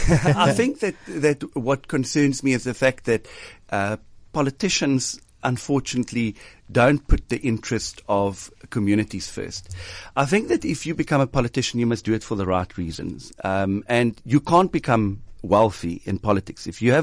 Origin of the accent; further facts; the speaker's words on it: Nelson Mandela Bay, Eastern Cape, South Africa; Well, I'm born and bred in Nelson Mandela Bay. I studied here at what was then the UPE.